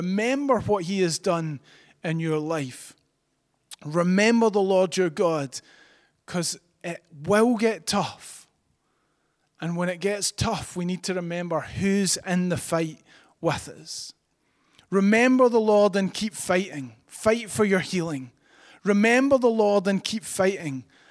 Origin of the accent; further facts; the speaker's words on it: United Kingdom; I was genuinely a little bit worried that because we're British, nobody would stand up.